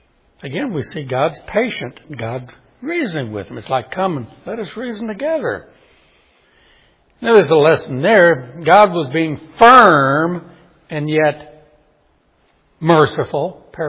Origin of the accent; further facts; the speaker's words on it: New Orleans, Louisiana, United States; Now, I grew up in New Orleans. That wasn't unusual.